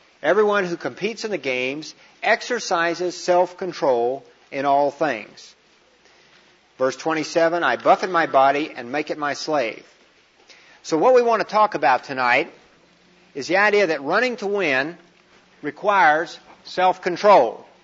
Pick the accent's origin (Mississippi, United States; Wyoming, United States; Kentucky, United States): Kentucky, United States; Now, since I am from Kentucky, I guess that makes me kind of a hillbilly.